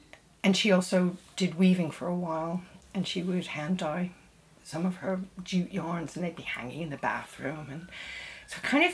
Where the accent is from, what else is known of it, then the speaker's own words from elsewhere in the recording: New York, United States; Growing up in New York hugely influenced me. I was a total city kid.